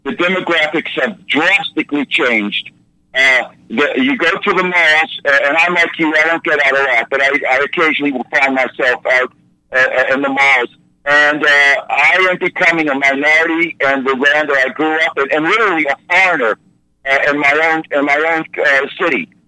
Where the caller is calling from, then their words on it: Louisiana, United States; I'm in the suburbs of New Orleans, and this was Leave It to Beaver. I'm in my 50s, and I grew up in Leave It to Beaver, America.